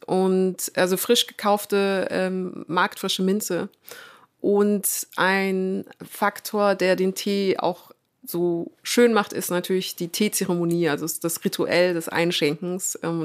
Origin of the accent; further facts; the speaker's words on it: Munich, Bavaria, Germany; born there; Und ich bin gebürtige Münchnerin.